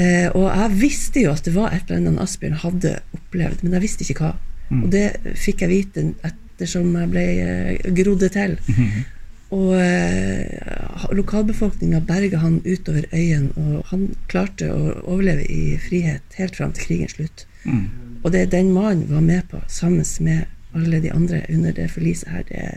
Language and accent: Norwegian; Harstad, Troms, Norway; jeg vokste opp I Harstad med Asbjørn Schultz I min nære omkrets